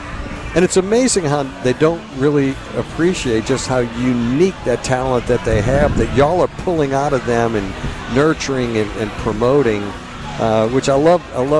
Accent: New Orleans, Louisiana, United States; when I say I'm from New Orleans, to have people tell me about their Jazz Fest experiences

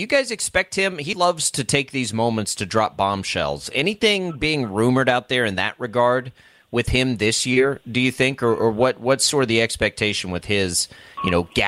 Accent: Texas, United States; Now, I'm from Texas. You can imagine where my allegiance lies on this.

